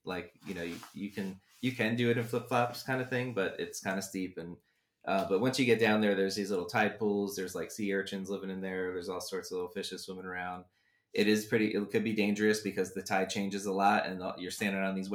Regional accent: East Coast, United States; I grew up in the East Coast where like you had to get there early in the morning.

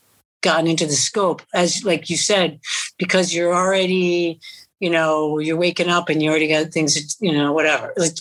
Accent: Vestal, New York, United States; also born or lived in Johnson City; I'm from upstate New York, which is in it and near Binghamton. It's a little town called Vestal, like Vestal Virgins. And, that's where I was raised, in Johnson City and Vestal.

